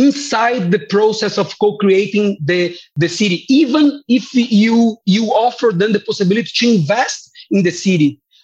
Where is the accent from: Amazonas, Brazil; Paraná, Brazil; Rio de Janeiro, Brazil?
Rio de Janeiro, Brazil; English is a second language; I remember I participated in the process of Rio de Janeiro, my hometown, when we created the first command center there